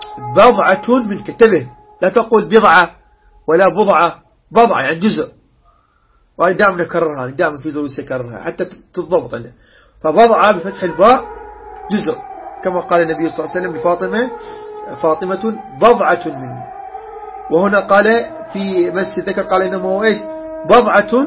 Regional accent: Iraq; إحنا عندنا بالعراق

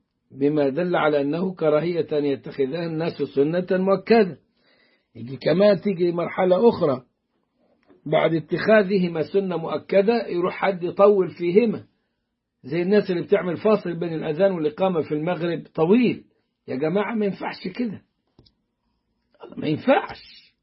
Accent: Upper Egypt, Egypt; أنا من الصعيد يقول لي إلا من المنصورة، يا عم الله يكرمك صعيدي

